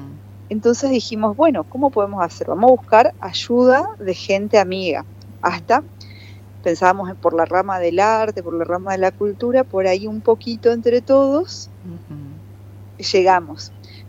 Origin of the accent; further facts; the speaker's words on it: Buenos Aires, Argentina; toda mi familia es de Misiones. Uh-huh. Así, mi mamá, mi papá, mis abuelos. Así que sí. Yo siempre digo que soy porteña por error.